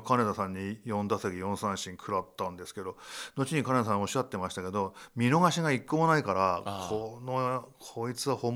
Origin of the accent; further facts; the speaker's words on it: Tokyo, Japan; 東京生まれの東京育ちなので。